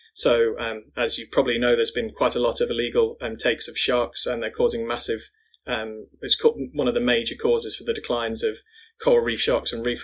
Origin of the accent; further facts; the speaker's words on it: London, United Kingdom; So I'm from London.